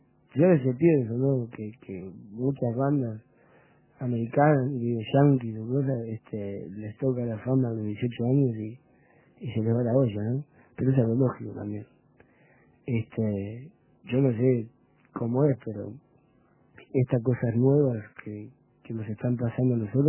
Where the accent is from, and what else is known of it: Uruguay